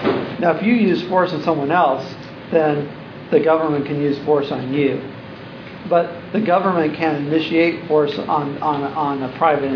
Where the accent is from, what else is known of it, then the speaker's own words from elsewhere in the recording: California, United States; I came out here from California, and I'm like, these people are even crazier than where I came from.